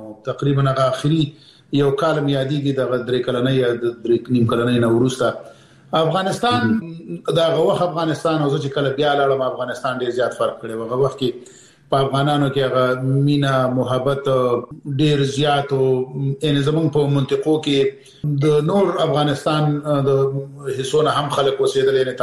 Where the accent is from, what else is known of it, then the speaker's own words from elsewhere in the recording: Peshawar, Khyber Pakhtunkhwa, Pakistan; زه پېښور کې د اول سیب نه نیولې تر 12 پورې مالته درس ویلې دی.